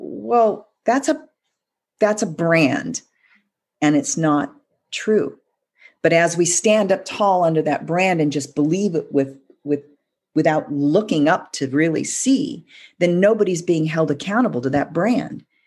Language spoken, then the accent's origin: English; California, United States; I grew up in California. We live on a freaking fault line.